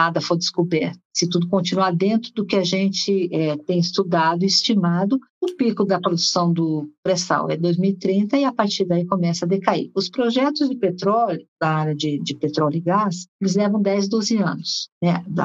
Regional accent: São Paulo, Brazil; eu sou paulistana, mas eu ia para o sítio todas as férias.

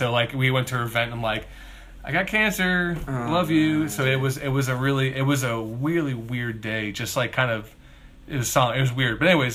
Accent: Cleveland, Ohio, United States; I'm from Cleveland, Ohio originally. I have to always put that out there. It's just a part of who I am.

